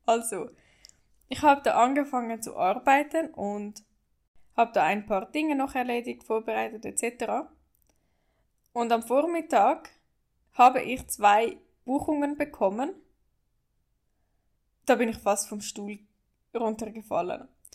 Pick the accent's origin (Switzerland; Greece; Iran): Switzerland; Also ich bin ja aus der Schweiz, wie man hört.